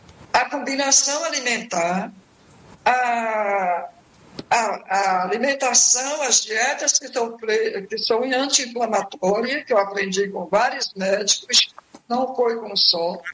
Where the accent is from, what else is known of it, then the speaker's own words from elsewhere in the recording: Amélia Rodrigues, Bahia, Brazil; Eu nasci numa fazenda e sou de Amélia Rodrigues, com muito orgulho. E comecei a cozinhar com 10 anos.